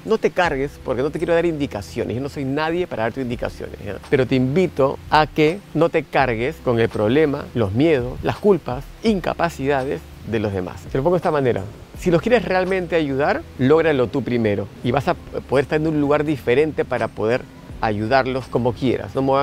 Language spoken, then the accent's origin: Spanish; Peru; moved away; en mi país, Perú, hacer terapia es... ¡Ay, no te van, te van a medicar! Así de ignorantes somos en mi querido país sobre el tema de la terapia.